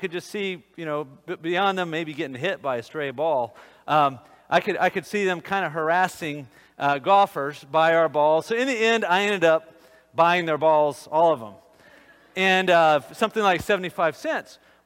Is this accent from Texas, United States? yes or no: yes; Texas, United States; We grew up in Texas, and there was a ranch nearby and piles of cow bones on a little red wagon.